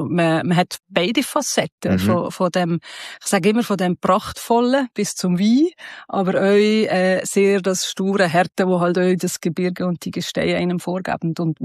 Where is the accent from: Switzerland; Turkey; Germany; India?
Switzerland; Valais; Ich war Schweizer Meisterin mal im Rückenschwimmen. Ja, ich habe mich atypisch für Walliserin, wo man sich eher für einen Skisport würde entscheiden, habe ich mich für das Schwimmen entschieden damals